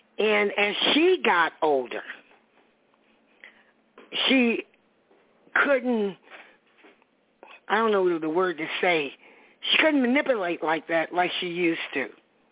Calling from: Virginia, United States; from Virginia.

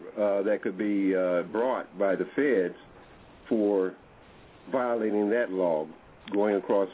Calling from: Oklahoma, United States; Brown Sugar and the rest of the panel there … from Oklahoma.

